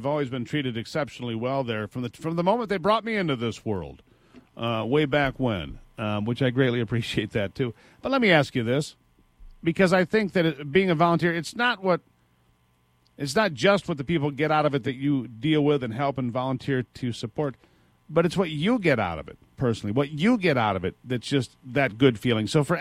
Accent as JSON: {"language": "English", "region": "Michigan", "country": "United States", "tie": "born there", "said": "I was born in Sparrow Hospital."}